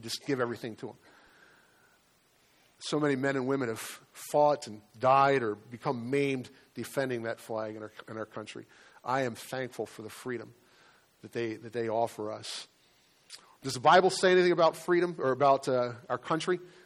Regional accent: Midwest, United States; Because I was raised in the Midwest, suddenly everything patriotic in me rose to the surface.

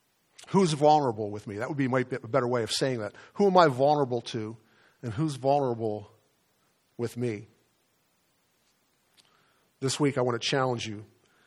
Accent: Delaware, United States; Kirkwood Gardens and Kaimensi Garden, where I grew up down in Delaware

